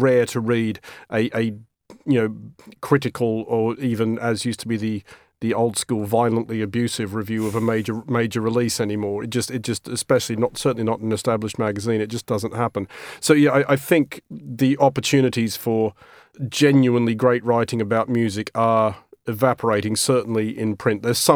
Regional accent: Australia; when I was growing up in Australia, especially in the late 80s

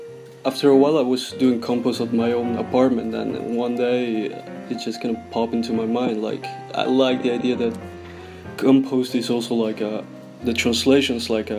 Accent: Buenos Aires, Argentina; English is a second language; I'm from Buenos Aires

